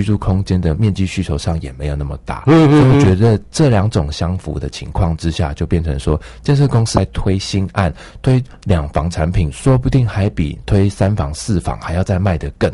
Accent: Kaohsiung, Taiwan; now in Taipei, Taiwan; 小时候在高雄住的可是透天的。

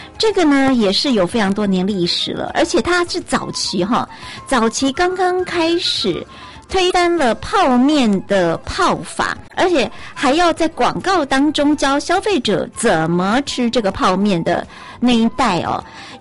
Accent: Taiwan

